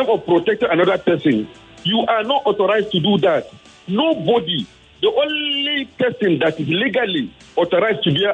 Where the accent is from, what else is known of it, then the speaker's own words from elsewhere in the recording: Kebbi State, Nigeria; I'm from Kebbi State.